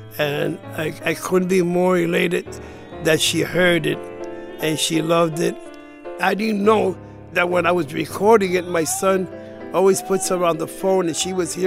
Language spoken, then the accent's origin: English; New York City, New York, United States; born there; I was born in Spanish Harlem.